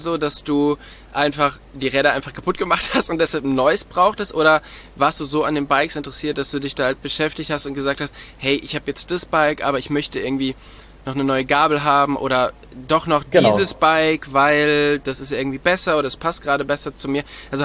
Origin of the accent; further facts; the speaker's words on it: North Rhine-Westphalia, Germany; Ich komme ja auch da aus der Nähe von Köln und bin dann nach Oberfranken gezogen.